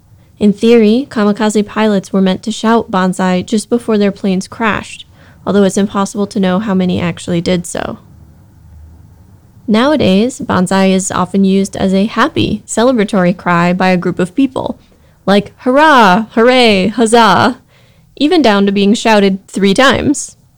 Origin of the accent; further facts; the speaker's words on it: United States; As an American, my first exposure to the term and the strongest associations it has for me originate in World War II.